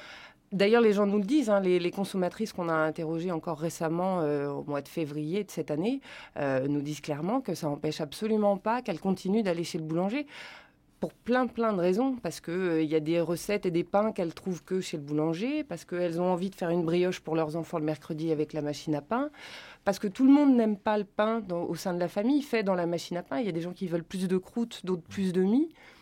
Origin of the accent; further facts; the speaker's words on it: France; comme je suis française